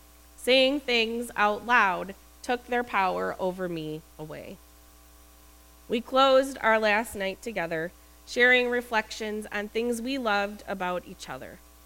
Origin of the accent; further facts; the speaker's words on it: Midwest, United States; But the climate there is just mind-boggling to me as a Midwesterner.